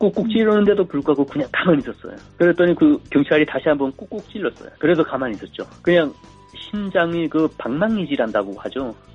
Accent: North Korea; moved away as an adult; now in South Korea; 제가 대한민국을 선택을 했었던 거는 제가 제 아내에게 2주 동안 비즈니스 출장을 갔다 오겠다라고 거짓말을 하고 탈북을 했잖아요.

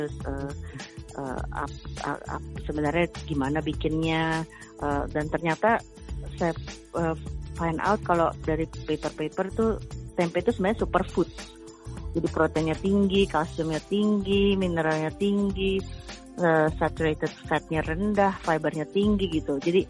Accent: Indonesia; moved away; also born or lived in Wisconsin / North Carolina / Texas; kita makan tempe hampir setiap hari dulu di Indonesia ya. Mama saya dari Salatiga gitu. Jadi waktu itu pergi ke Amerika di Wisconsin, di North Carolina, di Texas

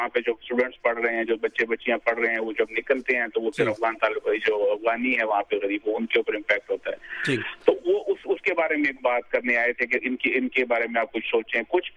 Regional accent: Quetta, Balochistan, Pakistan; دیکھیں، کیونکہ میرا تعلق خود کوئٹہ سے ہے

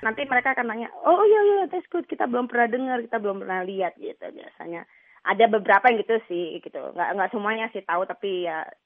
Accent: Bali, Indonesia; also born or lived in Lombok; saya lahir besar di Bali, belajar tari Bali juga. Tapi pada saat saya pindah ke Lombok

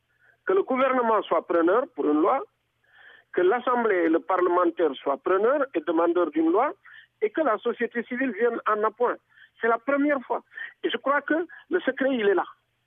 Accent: Senegal; nous sommes des Sénégalais. Nous travaillons au Sénégal et nous mènerons la campagne ici au Sénégal

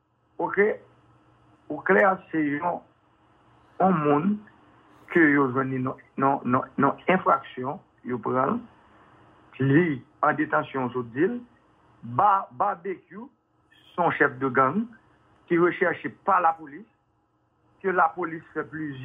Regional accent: Haiti; Je suis un haïtien

